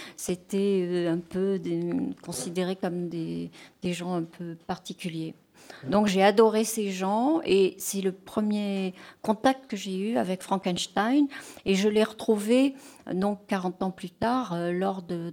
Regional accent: Bordeaux, Nouvelle-Aquitaine, France; j'ai passé 18 ans à Bordeaux, je suis née à Bordeaux, j'ai fait toutes mes études à Bordeaux.

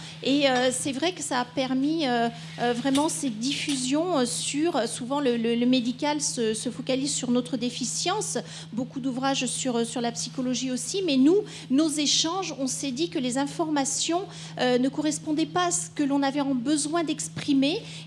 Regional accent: Bordeaux, Nouvelle-Aquitaine, France; je suis originaire de Bordeaux

